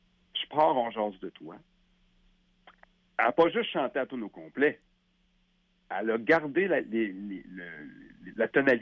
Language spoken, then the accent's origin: French; Quebec, Canada; les gens pensent qu'étant donné qu'on vient de la Beauce, que c'est plus facile.